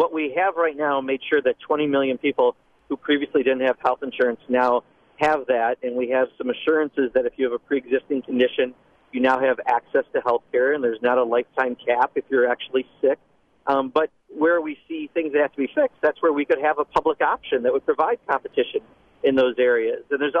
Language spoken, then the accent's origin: English; Kenosha, Wisconsin, United States; And I grew up in Kenosha where we had that town hall. I've got family down there.